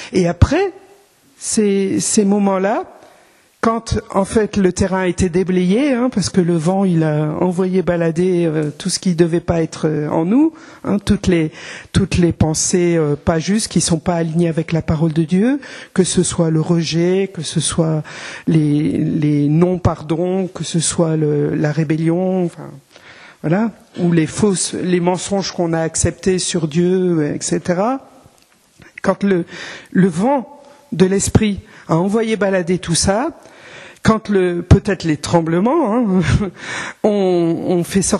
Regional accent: Hauts-de-France, France; Bon, moi, je suis ch'timi, donc peut-être un peu moins passionné que les gens du Sud

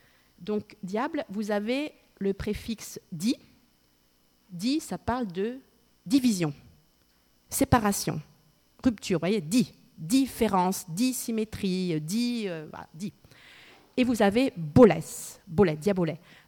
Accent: Grand Est, France; Les Allemands, ils viennent aussi se régaler chez nous, en Alsace, voyez.

